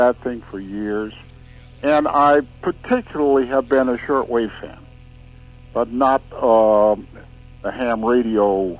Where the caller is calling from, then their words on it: Scottsdale, Arizona, United States; I didn't have the local number because I'm calling from Scottsdale